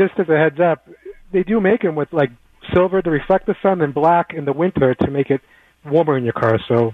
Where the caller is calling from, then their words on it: Arizona, United States; Hey, guys, I'm calling from Arizona, actually, so I can tell you all about sunshades out here.